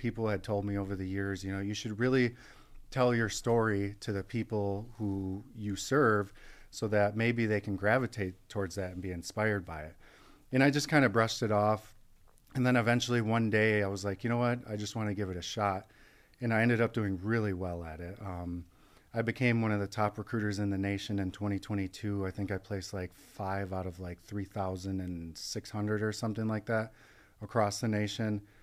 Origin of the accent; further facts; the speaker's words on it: Milwaukee, Wisconsin, United States; So I grew up in Milwaukee, Wisconsin. I grew up in kind of a rough area, those who are familiar with Milwaukee. So kind of Lincoln area, 19th and Lincoln